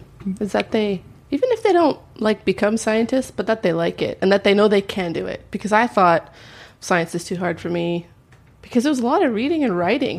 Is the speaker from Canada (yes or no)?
yes; Vancouver, British Columbia, Canada; now in United States; I didn't grow up here. I grew up in Vancouver, Canada.